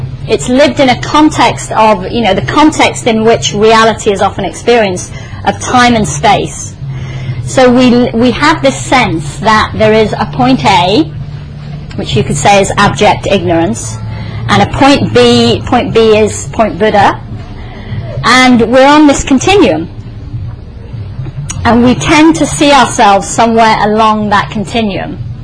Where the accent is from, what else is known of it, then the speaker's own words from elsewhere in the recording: England, United Kingdom; now in Spain; I'm from England, obviously, but I live in Spain, in quite a remote part of Spain.